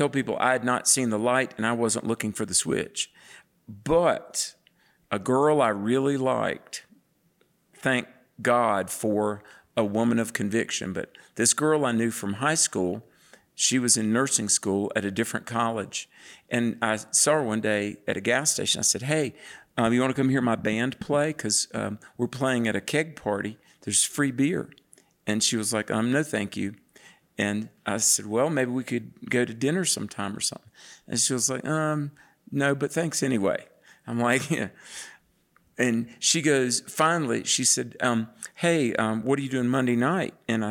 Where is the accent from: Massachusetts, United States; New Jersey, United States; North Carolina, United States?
North Carolina, United States; I grew up in the South, and they call it the Bible Belt. And there's a church just about on every corner.